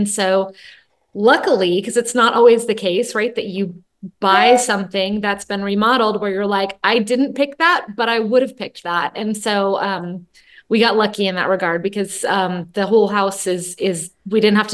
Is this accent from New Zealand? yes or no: yes; New Zealand; born there; also born or lived in California / Hawaii; So I was born in New Zealand. I have dual citizenship and then have lived in a number of places. So I lived in Northern California with my mom, like Marin County area, which is in the San Francisco Bay Area. Then we moved to Hawaii